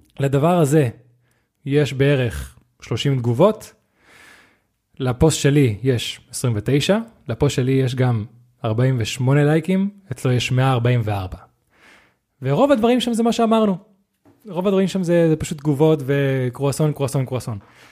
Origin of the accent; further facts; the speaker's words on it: Spain; first language Spanish; Hebrew is a second language; now in Israel; אני עליתי מספרד, גרתי שם רוב חיי.